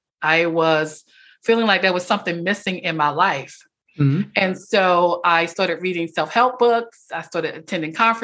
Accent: Selma, North Carolina, United States; also born or lived in Washington, D.C.; So yeah, I was raised, like I said, I was born in Washington, D.C. And a few months after I was born, my family, we bought a house in Selma, North Carolina. So I was raised there until I went off to college.

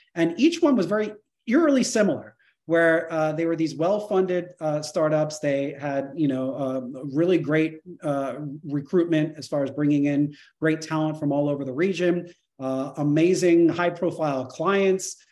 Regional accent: New Jersey, United States; So I wound up going back to my roots. I grew up in New Jersey

